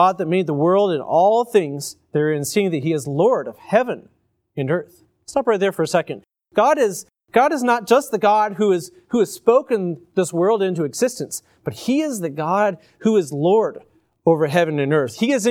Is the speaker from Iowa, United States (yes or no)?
yes; Iowa, United States; I remember growing up in Iowa and having periods of not enough rain, and it was really bad.